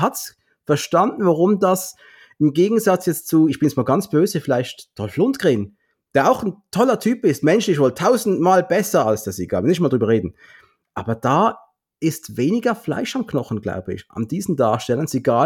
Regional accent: Switzerland; Bin ja Schweizer

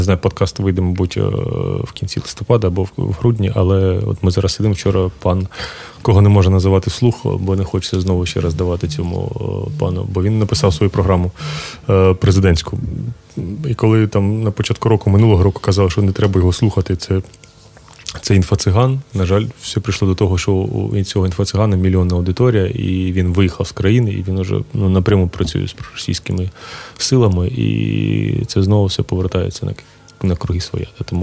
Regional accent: Vovchansk, Kharkiv Oblast, Ukraine; я сам з Вовчанська

